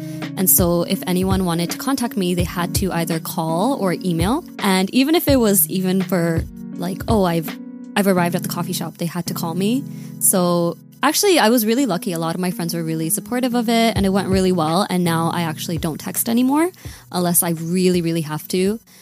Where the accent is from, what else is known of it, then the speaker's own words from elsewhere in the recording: Canada; now in South Korea; My pronouns are also she, her, and I'm also from Canada. I taught in Daejeon for 3 years, and now I'm a student in Korea.